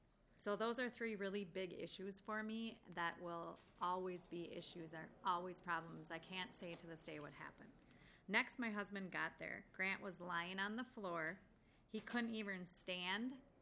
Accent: South St. Paul, Minnesota, United States; I'm from South St. Paul, Minnesota.

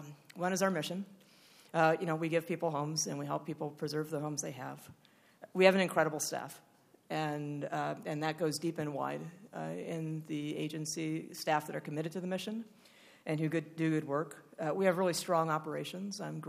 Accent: Fridley, Minnesota, United States; I was born and raised in Fridley. My parents still live there in the home they bought just 2 weeks before I was born. I went to Fridley High School.

